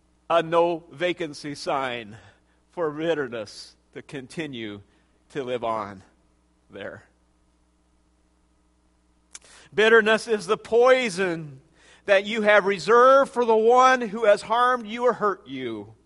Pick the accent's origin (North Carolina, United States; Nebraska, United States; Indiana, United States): Nebraska, United States; Tecumseh; I know a young man back in my hometown of Tecumseh, Nebraska.